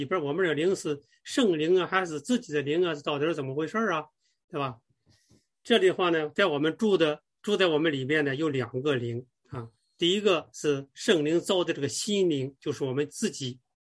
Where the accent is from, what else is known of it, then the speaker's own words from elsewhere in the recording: China; 就跟有的时候那个我们中国人有的时候说话说